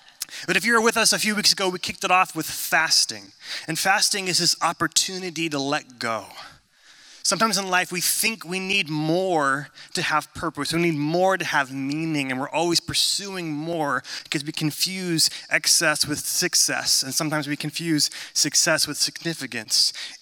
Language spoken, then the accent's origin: English; California, United States; I grew up in Northern California at the foothills of Sierra Nevada Mountains.